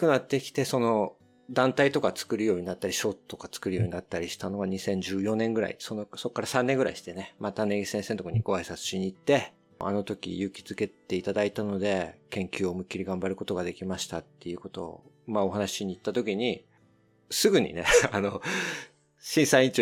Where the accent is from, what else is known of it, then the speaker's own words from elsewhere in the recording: Sendai, Miyagi, Japan; 出身どこですかってすぐ聞かれて、仙台ですって言ったら、大丈夫ですかって家族の心配をすごいまずされて